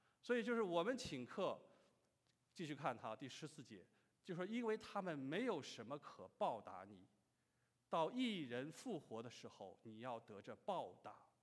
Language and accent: Chinese; Shaanxi, China; 我说我是从这个陕西来的，我也没有吃过兰州拉面